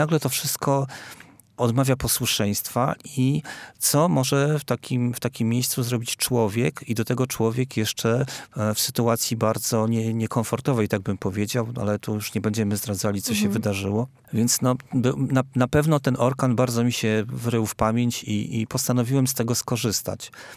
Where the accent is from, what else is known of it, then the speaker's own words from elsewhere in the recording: Jeziorany, Warmian-Masurian Voivodeship, Poland; Tak, ja pochodzę w ogóle z Jezioran, to jest takie małe miasto na Warmii.